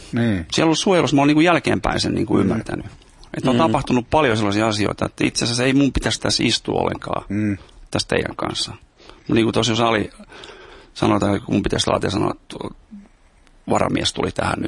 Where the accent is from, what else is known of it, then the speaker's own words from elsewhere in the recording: Lapua, South Ostrobothnia, Finland; Mä oon Lapuolta.